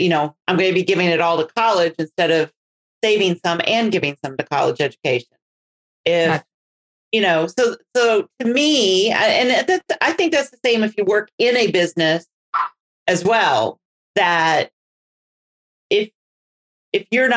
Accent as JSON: {"language": "English", "region": "Wisconsin", "country": "United States", "tie": "born or raised there", "said": "at least what I can recall from growing up in Wisconsin."}